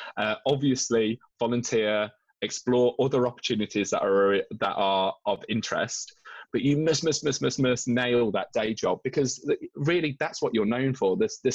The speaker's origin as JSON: {"language": "English", "country": "United Kingdom", "said": "Maybe it's because we're British and trying to be polite"}